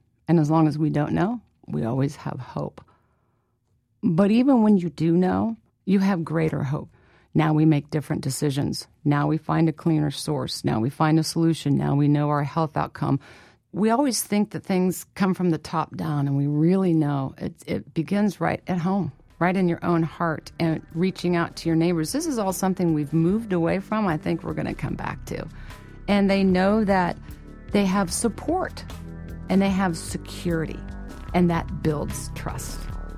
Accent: Midwest, United States; I was born and raised in the Midwest.

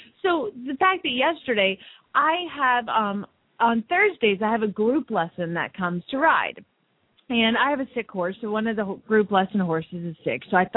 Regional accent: Phoenix, Arizona, United States; from Phoenix, Arizona

